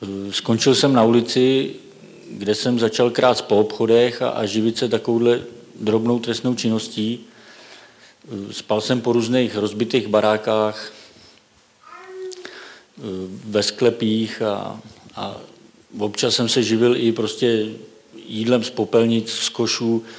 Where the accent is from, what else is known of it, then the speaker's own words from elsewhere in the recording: Most, Ústí nad Labem Region, Czechia; Původně pocházím z Mostu.